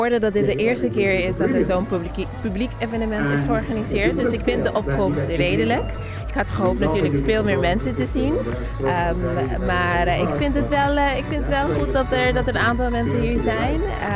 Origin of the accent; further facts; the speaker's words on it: Curaçao; En ik denk dat wij als Curaçaoënaars moeten allemaal daarvoor staan.